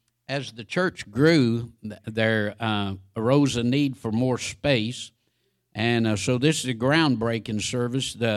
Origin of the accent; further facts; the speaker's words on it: Georgia, United States; born there; now in Texas, United States; I figured it was an unjust thing that I was born in Georgia. We moved to Texas, and we arrived August the 15th, 1967